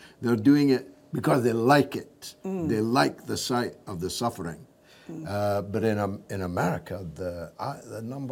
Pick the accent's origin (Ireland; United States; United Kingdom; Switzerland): United Kingdom; It's bizarre for me as a British politician because our spending limits are so small.